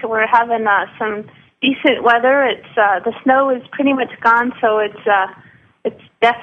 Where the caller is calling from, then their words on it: Anchorage, Alaska, United States; I'm calling from Anchorage.